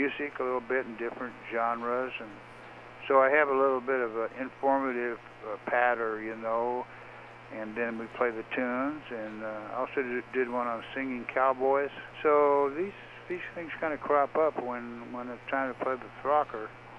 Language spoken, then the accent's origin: English; Santa Rosa, California, United States; So he's from my hometown of Santa Rosa, so I've known him quite a while.